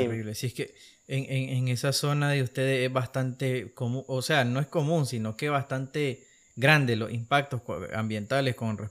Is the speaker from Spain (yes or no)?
no; Nicaragua; empatía de que somos nicaragüenses, digo yo.